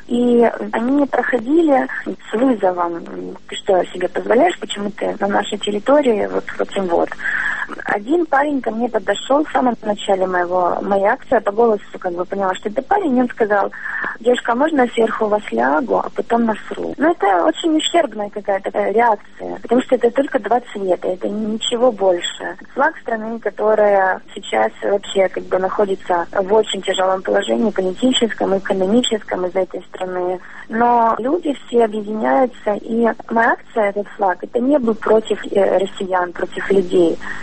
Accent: Crimea, Ukraine; born there; Я родилась в Крыму, и моя семья живет в Крыму.

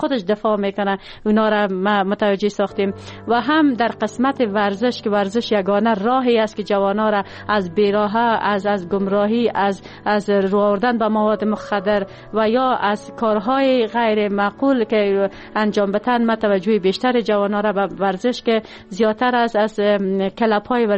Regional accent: Siadan, Parwan, Afghanistan; also born or lived in Charikar; در ولایت پروان قریه سیادان متولد شدیم، در خانواده روشن فکر و تحصیلات ابتدایی خود در مکتب نمبر 2 شهر چاریکار و دوره لیسه خود در لیسه هوره جلالی به پایان رساندیم

